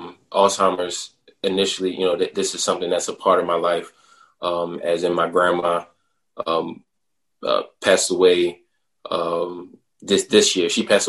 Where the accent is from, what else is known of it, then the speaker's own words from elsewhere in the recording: Baltimore, Maryland, United States; inner cities, you know, in Baltimore, I'm from Baltimore.